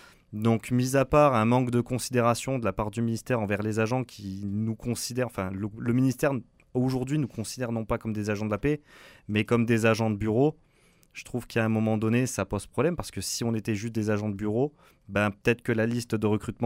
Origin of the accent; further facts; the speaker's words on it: France; moved away as an adult; now in Canada; On a changé de pays. Moi, j'ai pas envie de revivre avec mes habitudes de français. Je suis venu au Québec, c'est pour vivre en tant que Québécois et pas en tant que Français. C'est pour ça que mes enfants, je suis content quand on me dit qu'ils ont l'accent québécois.